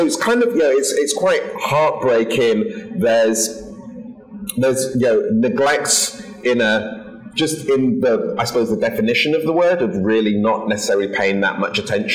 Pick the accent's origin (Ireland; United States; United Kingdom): United Kingdom; Bradford, Yorkshire and the Humber; I grew up in Bradford, like estates in Bradford